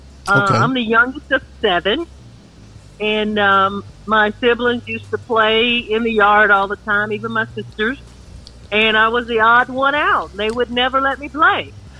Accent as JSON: {"language": "English", "town": "Monroe", "region": "Georgia", "country": "United States", "said": "I'm from Georgia, a little small town called Monroe."}